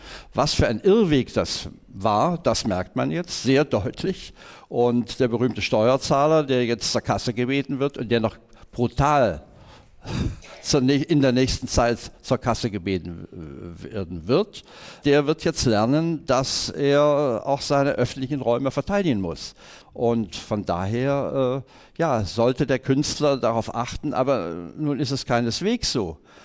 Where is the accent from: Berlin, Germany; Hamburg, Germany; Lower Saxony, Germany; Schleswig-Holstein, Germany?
Berlin, Germany; gerade als Berliner, wo ja wir uns gegenseitig mit Kulturveranstaltungen auf den Füßen herumtreten jeden Abend.